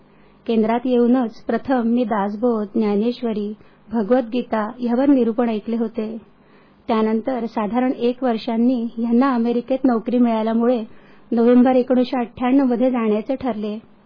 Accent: Nashik, Maharashtra, India; मी मूळची नाशिकची, तीर्थक्षेत्र असलेल्या गावातून आल्याने साहजिकच घरातले वातावरण अतिशय धार्मिक होते.

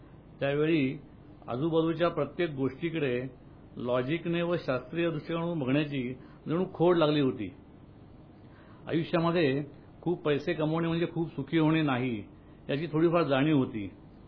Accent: Wai, Maharashtra, India; मी मूळचा वाईचा, आई वडील दोघे शिक्षक, बाबा विनोबांचे भक्त होते.

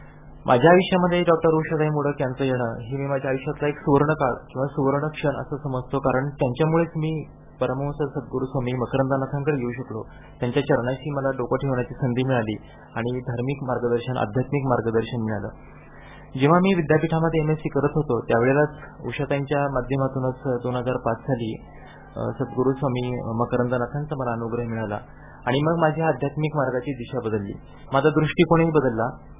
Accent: Chincholi, Maharashtra, India; मी मूळचा जुन्नर जवळच्या एका लहान खेड्याच्या त्या खेड्याचं नाव चिंचोली असं आहे. ते साधारणतः 8 ते 10 किलोमीटर जुन्नरपासून अंतरावर आहे.

